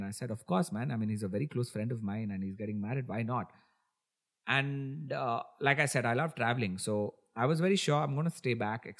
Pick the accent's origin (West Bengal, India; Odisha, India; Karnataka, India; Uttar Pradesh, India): Karnataka, India; Bangalore; while growing up in Bangalore, I used to attend a lot of concerts